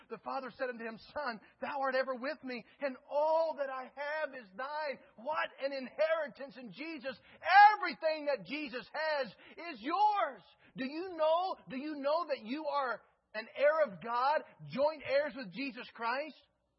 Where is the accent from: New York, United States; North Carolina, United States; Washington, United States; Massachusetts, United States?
North Carolina, United States; I grew up in North Carolina. I'm used to preaching to slower people.